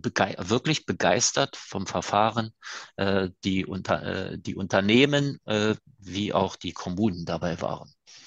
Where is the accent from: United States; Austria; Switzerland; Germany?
Switzerland; Ja, als Schweizer darf man das so sagen.